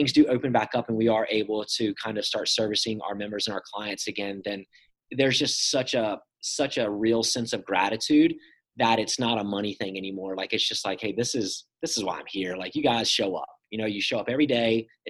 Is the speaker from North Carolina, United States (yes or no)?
yes; Emerald Isle, North Carolina, United States; now in Wilmington, United States; So I'm from Emerald Isle, which isn't far from here. So it's just north of here, probably 45 miles. And I grew up surfing contests.